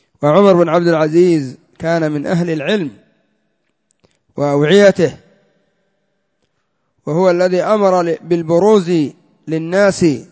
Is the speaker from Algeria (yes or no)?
no; Yemen; وما يسمى الآن عندنا في اليمن بالعصبة النسائية